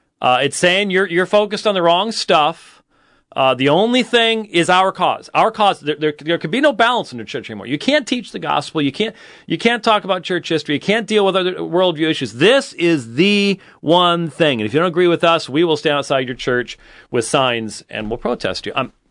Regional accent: Scotland, United Kingdom; I'm just not really good at fun. I guess it's being Scottish or something.

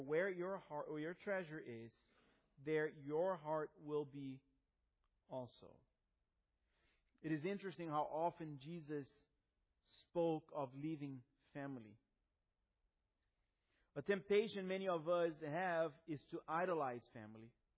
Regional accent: Brazil; my grandfather, who was a pastor in my hometown in Brazil

